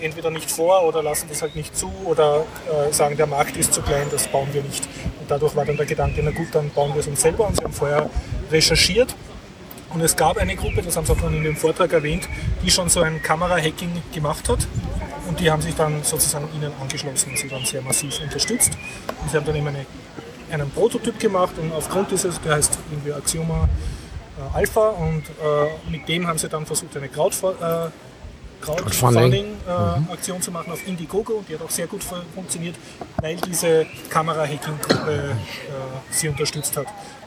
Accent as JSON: {"language": "German", "country": "Austria", "said": "Als gelernter Österreicher hat das eine Hintergrundgeschichte. Du kannst als Österreicher schon Verschlüsselung benutzen"}